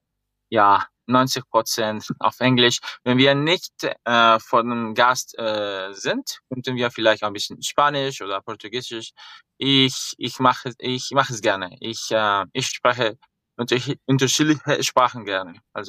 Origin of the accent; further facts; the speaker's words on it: Bogotá, Colombia; German is a second language; Also ich bin Kolumbianer, ich bin in Bogota geboren. Ich habe Deutsch in ein deutsches Haus in Cartagena, Kolumbien gelernt.